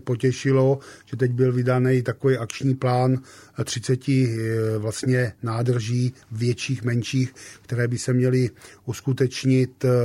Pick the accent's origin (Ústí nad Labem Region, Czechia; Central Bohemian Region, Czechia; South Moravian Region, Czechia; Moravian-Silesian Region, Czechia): Central Bohemian Region, Czechia; Nymburk; Já jsem z Nymburka a tam byla síť rybníků